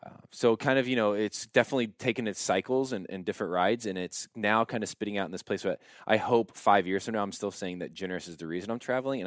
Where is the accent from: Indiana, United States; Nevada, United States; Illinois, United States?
Indiana, United States; Warsaw; So I grew up in Warsaw, Indiana. So it is north central Indiana. It is a town of about 14,000.